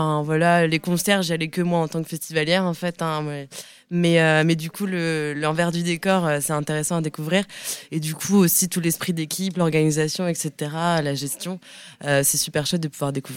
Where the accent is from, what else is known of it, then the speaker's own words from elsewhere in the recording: Rennes, Brittany, France; Moi, mon père a une maison depuis 30 ans ici et donc je suis de Rennes sinon et donc je venais pendant les vacances scolaires, etc. Et mon père habite ici depuis 10 ans.